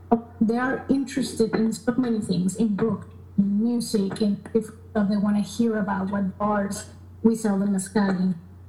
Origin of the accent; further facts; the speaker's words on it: Oaxaca, Mexico; And then I'm from Oaxaca, my family's from Oaxaca. My grandfather grew up in a town exactly like with that lifestyle